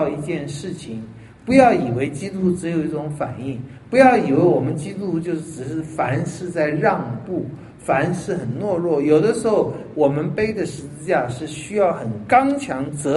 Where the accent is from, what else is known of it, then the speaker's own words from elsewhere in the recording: Taiwan; 以前都讲到我们台湾人这样